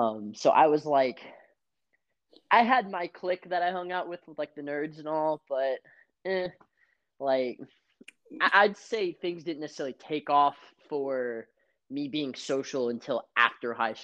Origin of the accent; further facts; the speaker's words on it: Houston, Texas, United States; I grew up in Houston, Texas. I'm actually a third generation Marine.